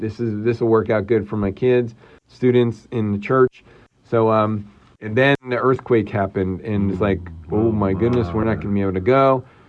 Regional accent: New Jersey, United States; I grew up in New Jersey, and I went through my whole entire, all through high school, and would come home from college, and during breaks and whatnot.

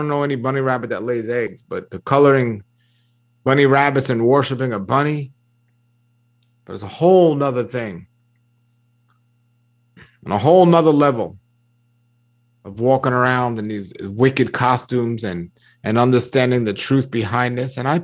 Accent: New York City, New York, United States; Look, folks, I'm from New York City.

